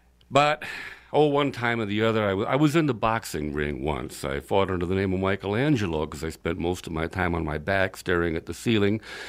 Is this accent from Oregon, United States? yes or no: no; Nevada City, California, United States; back with you again in Nevada City, my hometown, Nevada City, California